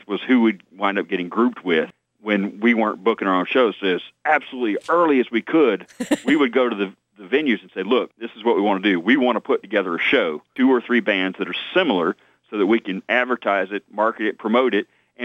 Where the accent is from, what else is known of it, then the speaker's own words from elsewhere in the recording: Stone Mountain, Georgia, United States; I go down there, and you know, I grew up in Stone Mountain, Georgia.